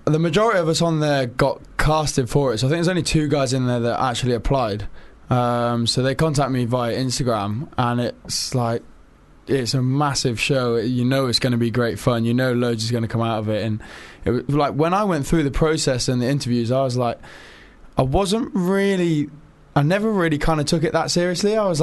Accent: Cheltenham, South West England, United Kingdom; now in London, United Kingdom; I'm from Cheltenham, so it's quite a trek.

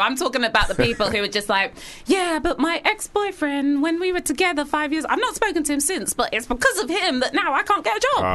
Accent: United Kingdom; being British and being, being in the, it, being part of hip hop is like the perfect combination.

